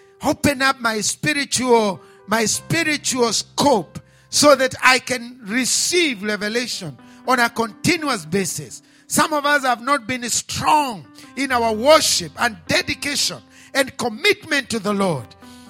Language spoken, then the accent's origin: English; Kenya; And I come from Kenya. I come from Kenya. I am blessed.